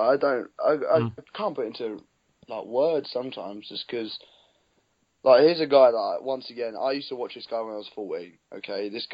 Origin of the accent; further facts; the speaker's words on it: United Kingdom; as British people, we're very, very proud.